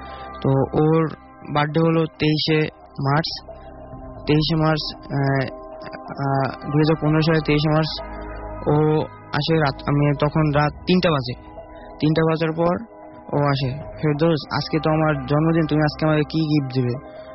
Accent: Dhaka, Dhaka Division, Bangladesh; আমি মিরপুর 2 নম্বর থেকে এসেছি।

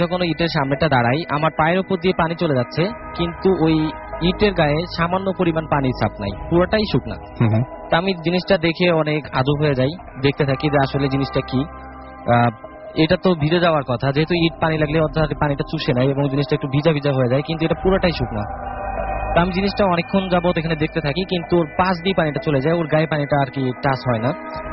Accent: Kaliganj, Khulna Division, Bangladesh; now in Barmi, Bangladesh; আমার গ্রামের বাড়ি হচ্ছে সাতক্ষীরা জেলা কালীগঞ্জ থানা।

